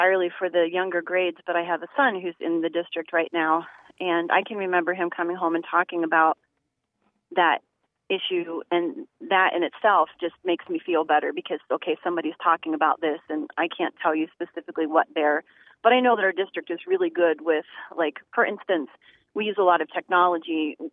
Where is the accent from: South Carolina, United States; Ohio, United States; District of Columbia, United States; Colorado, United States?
Ohio, United States; now in Lancaster, United States; But growing up in Jefferson County on the other side of Ohio, this was my experience.